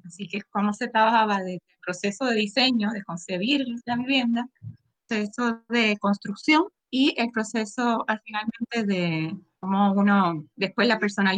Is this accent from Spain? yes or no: no; Puerto Rico; Soy de Puerto Rico y soy profesora de arquitectura y diseñadora comunitaria.